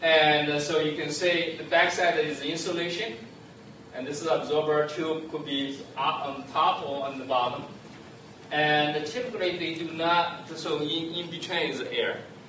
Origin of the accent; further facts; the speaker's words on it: China; English is a second language; moved away; when I was a kid, I grew up in China and didn't have a chance to take a hot shower. And now when I go back to my parents, they still live in China